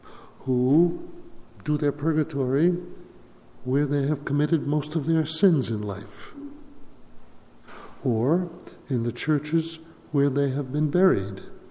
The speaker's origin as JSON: {"language": "English", "town": "Queens", "region": "New York", "country": "United States", "said": "I came from Resurrection Ascension Parish in Middle Village, Queens."}